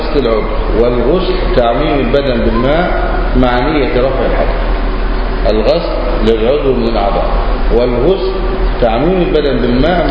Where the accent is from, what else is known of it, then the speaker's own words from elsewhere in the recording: Egypt; المشتهر عندنا في مصر